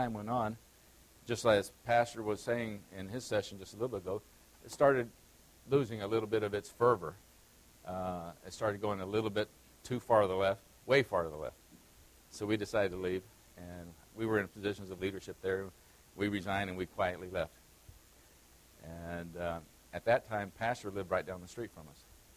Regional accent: Texas, United States; It's hard to, being a Texan, it was hard to say that California's where I would want to be.

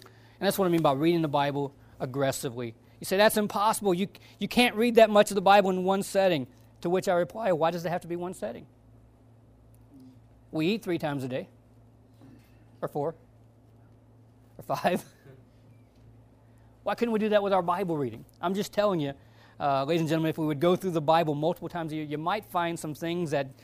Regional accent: Georgia, United States; I grew up in Georgia. A lot of smoking in Georgia.

